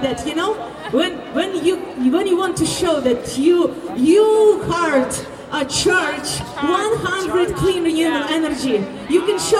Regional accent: Ukraine; English is a second language; I'm from Ukraine, these guys from everywhere

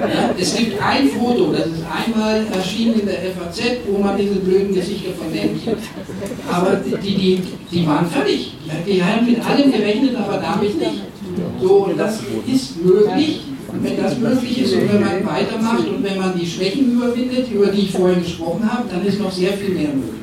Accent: Nuremberg, Bavaria, Germany; also ich komme aus Nürnberg

